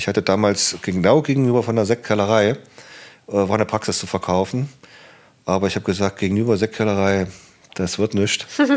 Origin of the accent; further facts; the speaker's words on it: Saxony-Anhalt, Germany; ich komme ja aus dem Harz, aus dem Land, und ich bin öfters oben im Nordharz, also Beinstedt, Suderode oder Gernrode oder Quedlinburg